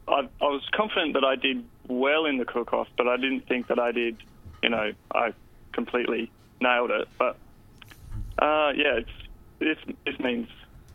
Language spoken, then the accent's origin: English; Adelaide, South Australia, Australia; also born or lived in Frankston; I was born in Frankston, but I grew up in Adelaide.